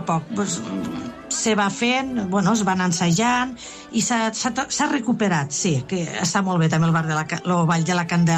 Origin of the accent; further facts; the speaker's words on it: L'Ametlla de Mar, Catalonia, Spain; estic parlant ara del pregó, davant del meu poble, tota la cala.